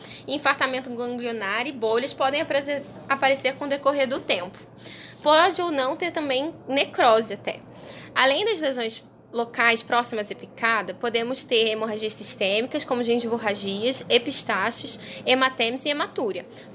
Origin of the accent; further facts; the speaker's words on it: São Paulo, Brazil; Eu, inclusive, sou aqui de São Paulo